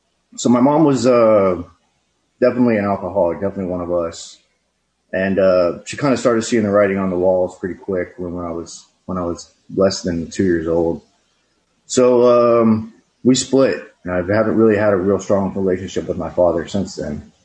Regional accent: Pflugerville, Texas, United States; It was in Pflugerville. I grew up in Pflugerville, here in Austin.

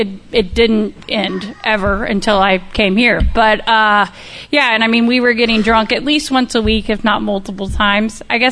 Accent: St. Louis, Missouri, United States; also born or lived in Springfield, United States; Like Jeannie said, I'm from St. Louis, and I'm blessed to be here today.

